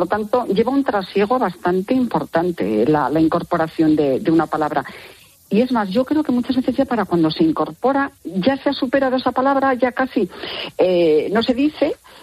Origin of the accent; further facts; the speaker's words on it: Navarre, Spain; now in Madrid, Spain; como navarra que yo soy, aunque viva en Madrid